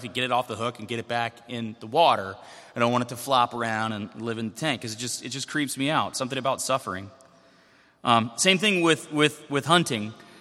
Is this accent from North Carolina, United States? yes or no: yes; North Carolina, United States; And I told you before, I'm from the South, from Western North Carolina.